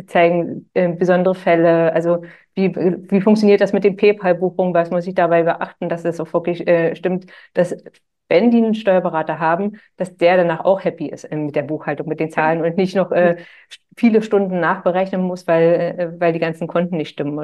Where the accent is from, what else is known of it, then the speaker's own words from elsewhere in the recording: Berlin, Germany; wir kommen aus dem Süden von Berlin.